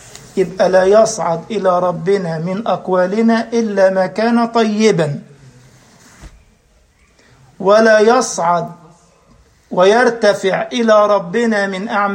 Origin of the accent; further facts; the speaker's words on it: Egypt; كان زمان عندنا في مصر اخ راح جاب مصليه ب5 ريال